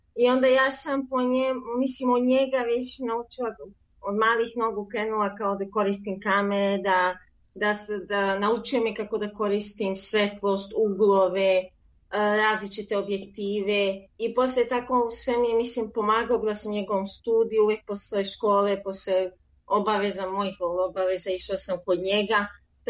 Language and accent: Serbian; Belgrade, Serbia; odrasla sam u Beogradu, obožavam Beograd, uvek volim da se vratim u Beograd.